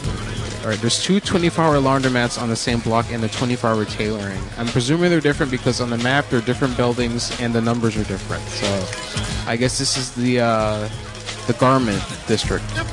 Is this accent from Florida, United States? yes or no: yes; Orlando, Florida, United States; Because I'm from Orlando, motherfucker.